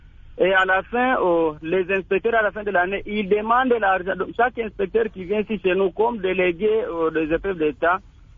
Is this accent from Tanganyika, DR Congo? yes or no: yes; Nyunzu, Tanganyika, DR Congo; les inspecteurs qui sont tout justement ici chez nous à Nyunzu.